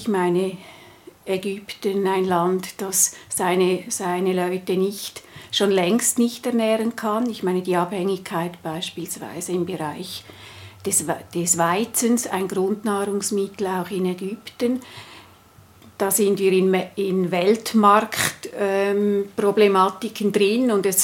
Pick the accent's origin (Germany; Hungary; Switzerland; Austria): Switzerland; als Schweizerin, die stolz ist auf unseren Rechtsstaat